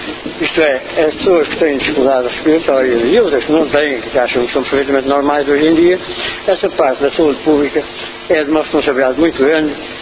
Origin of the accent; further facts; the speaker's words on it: Figueira da Foz, Coimbra, Portugal; Eu venho do Conselho da Figueira da Foz, onde há duas unidades industriais da empresa Lusiaco.